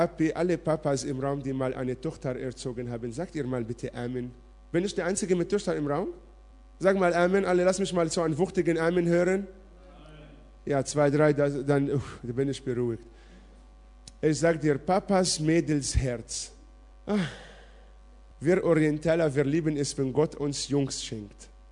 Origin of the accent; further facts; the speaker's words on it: Ulm, Baden-Württemberg, Germany; Ich komme aus Ulm, sie kommen aus Weikersheim.